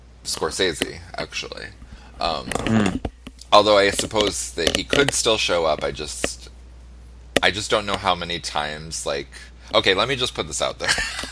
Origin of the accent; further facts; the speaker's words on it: Michigan, United States; Well, I'm originally from Michigan, so I count, sort of.